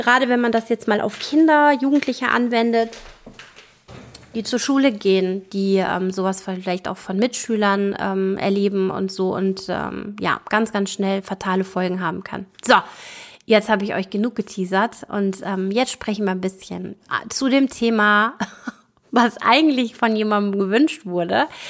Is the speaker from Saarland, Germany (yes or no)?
no; Solingen, North Rhine-Westphalia, Germany; ich komme ja aus Solingen bei Düsseldorf-Köln